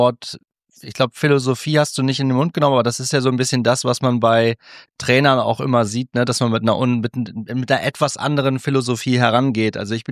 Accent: Cloppenburg, Lower Saxony, Germany; now in Mannheim, Germany; aus meiner Heimatstadt Cloppenburg in Niedersachsen.

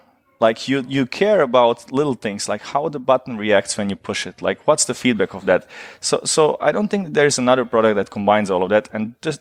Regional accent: Germany; I grew up in Germany during the war.

